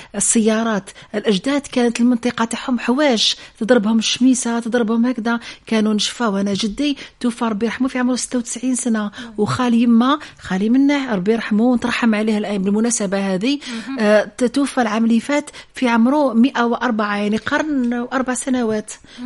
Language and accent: Arabic; Zoui, Khenchela Province, Algeria; also born or lived in Algiers; أصولي هي من جبال أوراس وهي من منطقة زوي حيث يعني مع أنني من مواليد العاصمة القبة لكن أصولي الحقيقية وأجدادي يعني كلهم يعني من نزوي هي منطقة يعني التي تعلمت فيها رعي الغنم والتي يعني تأصلت فيها والتي صقلت شخصيتي